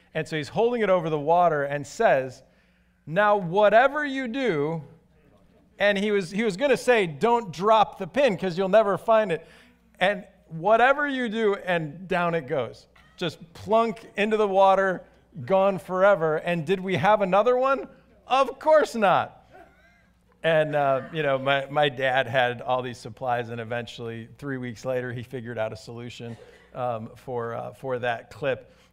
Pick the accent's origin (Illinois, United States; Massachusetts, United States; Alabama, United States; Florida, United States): Illinois, United States; Chicago; also born or lived in Wisconsin, United States; I think most of you know I'm from Chicago. And if you get to know me, you'll know I actually spent more time in my childhood and young adulthood, more time in southeast Wisconsin than I did in the city of Chicago.